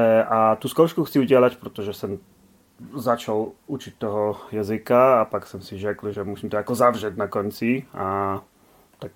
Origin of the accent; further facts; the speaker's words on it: Poland; Czech is a second language; now in London, United Kingdom; já a jako všichni Poláci bydlím v Londýně.